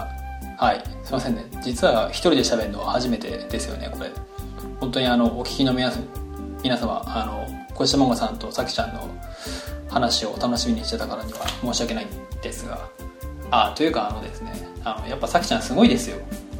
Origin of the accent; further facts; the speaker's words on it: Sendai, Miyagi, Japan; now in Tokyo, Japan; 僕もあの仙台に帰ったんですけど